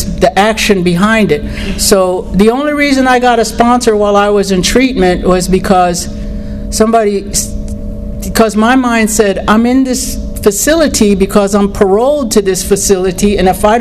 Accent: Florida, United States; I grew up in the Everglades, around and near the Everglades. My father's people, my mother's people.

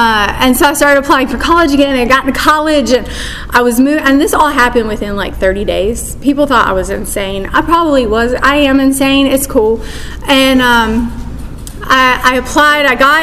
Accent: the South, United States; I was raised in the South. My father is, to this day, a Southern Baptist pastor.

